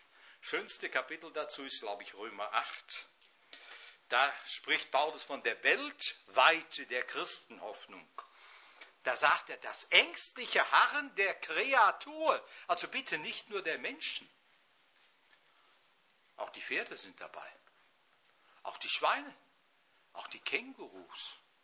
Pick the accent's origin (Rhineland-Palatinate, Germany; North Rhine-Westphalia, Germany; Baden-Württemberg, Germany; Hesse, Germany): North Rhine-Westphalia, Germany; Ich bin groß geworden im Sauerland in einer Gemeinschaft